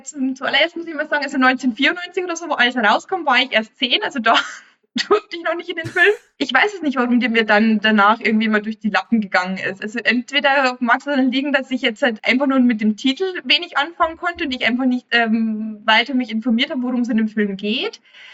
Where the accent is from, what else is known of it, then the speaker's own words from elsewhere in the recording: Bavaria, Germany; Ja, ich als Bayer habe da halt meine Vorteile.